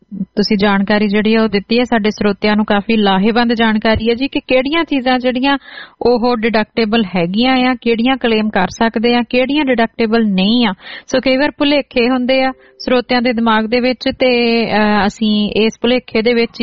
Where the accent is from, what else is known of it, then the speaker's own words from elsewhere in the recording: Hoshiarpur, Punjab, India; ਸੋ ਜੀ ਮੇਰਾ ਪਿਛੋਕੜ ਵੀ ਜਿਹੜਾ ਜੀ ਉਹ ਹੁਸ਼ਿਆਰਪੁਰ ਜ਼ਿਲ੍ਹੇ ਦਾ ਹੀ ਆ।